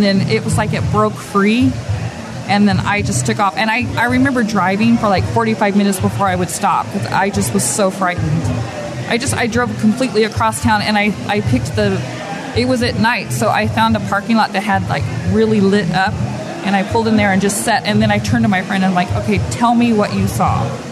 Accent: New Braunfels, Texas, United States; also born or lived in California; I'm from New Braunfels, Texas.

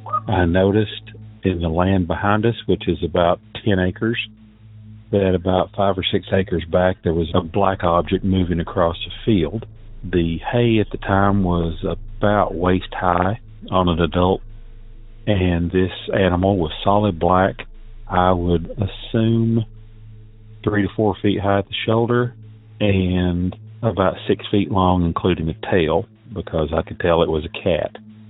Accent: Tennessee, United States; I'm from Southeast Tennessee, and I just found the podcast

